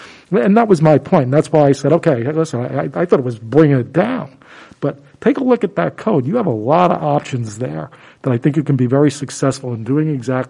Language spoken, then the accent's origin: English; East Coast, United States; I'm from the East Coast.